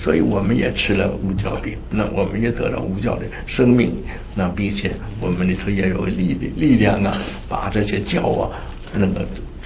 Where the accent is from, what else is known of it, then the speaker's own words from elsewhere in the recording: northern China, China; 因为我是北方人，那么喜欢吃韭菜